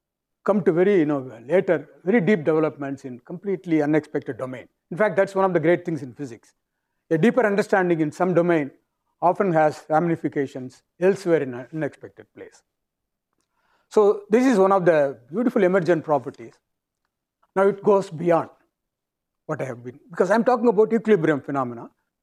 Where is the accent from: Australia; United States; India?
India; Because I come from India, where you have monsoon.